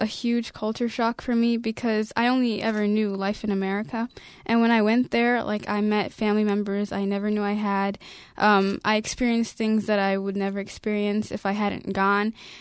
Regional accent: Minnesota, United States; Yeah, I'm really used to snow since I grew up in Minnesota.

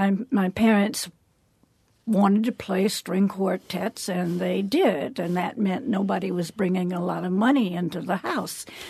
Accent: Ithaca, New York, United States; also born or lived in Baton Rouge, Louisiana; I was born in Baton Rouge. And then in Ithaca, where we had childhood, they had somebody else.

